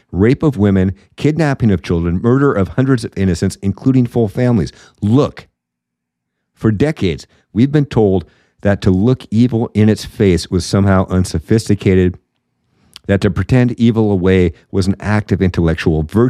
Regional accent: Washington, United States; Right here in my home state, the University of Washington has an area called Red Square. Imagine that. In Seattle? No way.

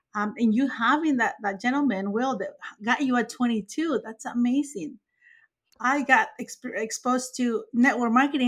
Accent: Mexico; English is a second language; moved away as an adult; again, I'm Mexican and I came here at 18 years old.

